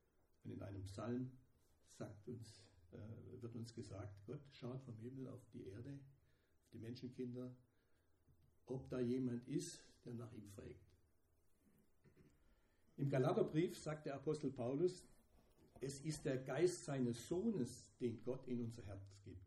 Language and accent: German; Tübingen, Baden-Württemberg, Germany; Ja, ich bin Schwabe, komme aus Tübingen